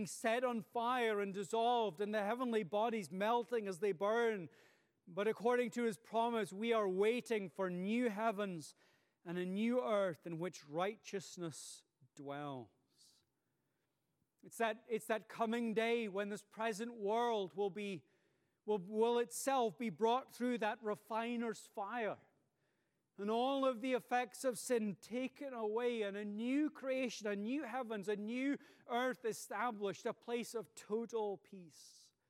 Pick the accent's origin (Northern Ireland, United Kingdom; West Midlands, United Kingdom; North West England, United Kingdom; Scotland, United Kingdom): Scotland, United Kingdom; I grew up in Tayside in Scotland, which is a big soft fruit growing area.